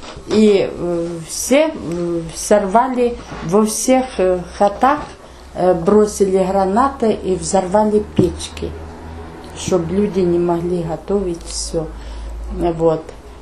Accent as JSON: {"language": "Russian", "town": "Mohutnie", "region": "Kirovohrad Oblast", "country": "Ukraine", "tie": "born or raised there", "said": "В детстве я жила в Кировоградский район, село Могутнее сейчас."}